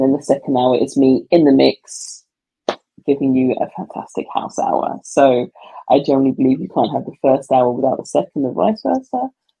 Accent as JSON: {"language": "English", "country": "United Kingdom", "tie": "born or raised there", "said": "I grew up in the British countryside, so I didn't have the access to the nightclubs that they would have in the city."}